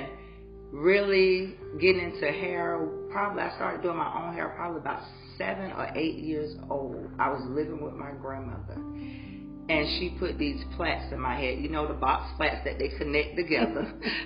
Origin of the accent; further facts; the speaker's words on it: Tallahassee, Florida, United States; also born or lived in Polk County; I'm from Tallahassee, Florida, but originally from Polk County, but I was raised here in Tallahassee